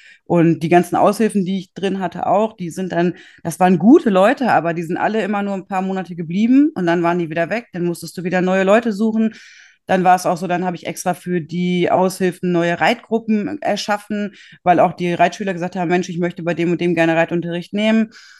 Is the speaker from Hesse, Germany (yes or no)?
no; Gütersloh, North Rhine-Westphalia, Germany; ich komme aus Gütersloh, bin seit 2008 selbstständig